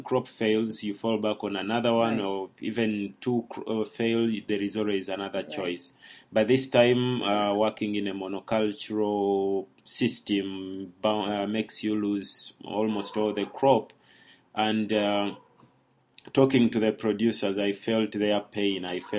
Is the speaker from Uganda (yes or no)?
yes; Mukono, Central Region, Uganda; I created the Convivium in my hometown in Mukono.